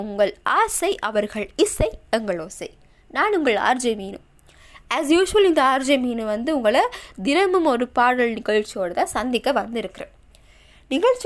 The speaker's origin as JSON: {"language": "Tamil", "country": "Sri Lanka", "said": "இலங்கையில் வந்து சாதாரண பொது பரீட்சை வந்து எல்லாருமே எழுதியிருப்போம். அப்போ அதில் வந்து எங்களோட தாய்மொழி தமிழ்னு ஒரு பாடம் இருக்கும் இல்லையா"}